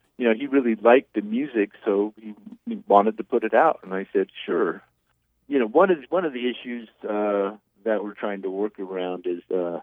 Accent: California, United States; growing up in the East Bay, we used to have this station, KDIA, that … used to be a DJ on

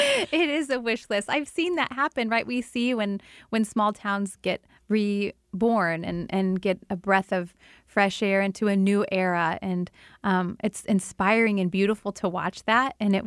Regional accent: Iowa, United States; I'm from Iowa, but I am not a dummy.

